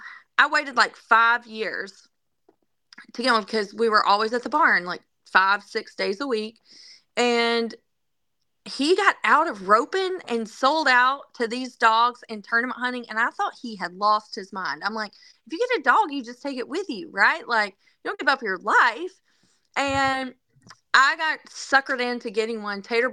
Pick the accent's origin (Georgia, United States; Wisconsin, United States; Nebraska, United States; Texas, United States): Georgia, United States; Well, I was raised in Georgia, and my family all hunts turkeys and deer